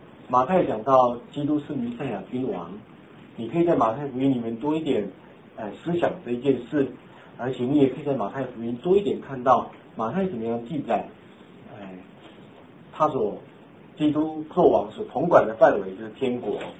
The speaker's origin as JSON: {"language": "Chinese", "country": "Taiwan", "lives_now": "United States", "said": "我从台湾来，我不能用台湾的法律来度量美国，是不是？"}